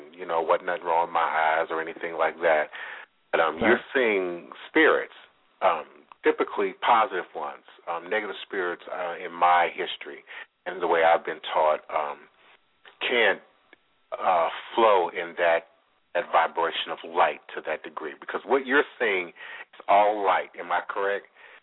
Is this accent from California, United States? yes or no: no; Chicago, Illinois, United States; And see, I'm from Chicago. I understand. I love Chicago. I was born in Cook County Hospital.